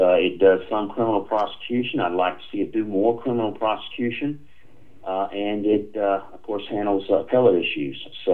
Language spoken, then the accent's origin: English; Forest Park, Georgia, United States; Well, background, I grew up in Forest Park, graduated from public schools there in Forest Park, Georgia. Then went off to LaGrange College, which is in LaGrange, Georgia. We're a Methodist family